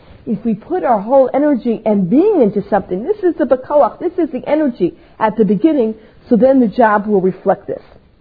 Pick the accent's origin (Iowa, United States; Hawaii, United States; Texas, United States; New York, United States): New York, United States; Riverdale; Growing up in Riverdale, I know this particular person, so it brought the story a little bit closer home.